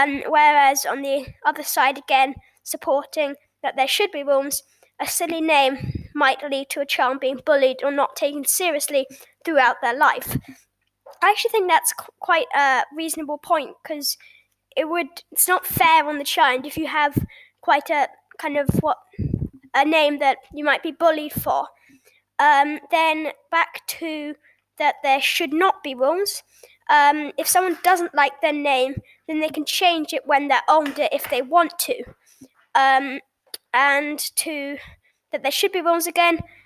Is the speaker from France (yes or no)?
no; United Kingdom; so I live in the UK, as you can tell from my accent, and in the UK, parents can call their child whatever they want